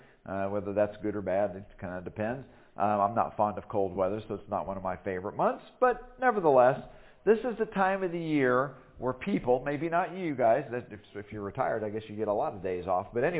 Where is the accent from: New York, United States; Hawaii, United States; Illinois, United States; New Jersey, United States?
Illinois, United States; I grew up in Illinois.